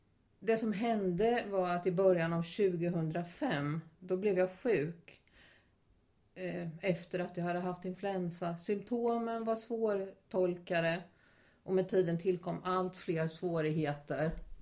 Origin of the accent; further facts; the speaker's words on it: Småland, Sweden; Jag är född 1952, uppvuxen i Småland med en god barndom.